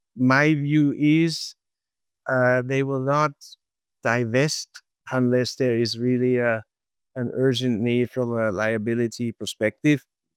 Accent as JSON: {"language": "English", "country": "Germany", "said": "I'm from Germany"}